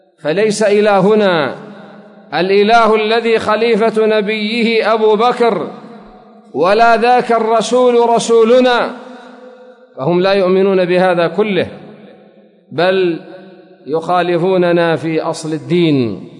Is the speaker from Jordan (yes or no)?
no; Yemen; والذين عندنا في اليمن ليسوا كرافضة العراق ولا كرافضة إيران